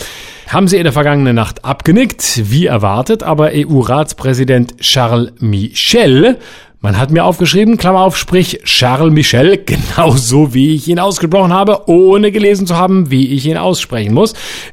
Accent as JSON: {"language": "German", "region": "Baden-Württemberg", "country": "Germany", "said": "Ich meine ganz ehrlich, ich komme aus Baden-Württemberg, ja? Ich gebe es zu."}